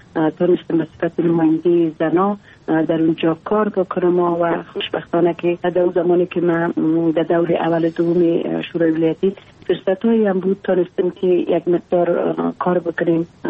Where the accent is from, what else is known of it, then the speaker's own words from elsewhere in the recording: Afghanistan; نیاز است که زن افغانستان در علمی شرایط کار بکنن با وجودی که محدودیت ها بسیار زیاد در ولایت ما وجود داره. با اونم زنها فعال هستن کار میکنن و من یکی از جمله زنهایی هستم که میخوایم بر جامعه خود کار بکنم